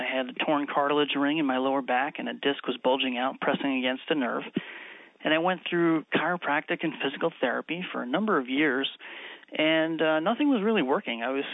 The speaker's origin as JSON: {"language": "English", "region": "New York", "country": "United States", "tie": "born or raised there", "said": "I grew up in Long Island, New York, which is not the Bible Belt."}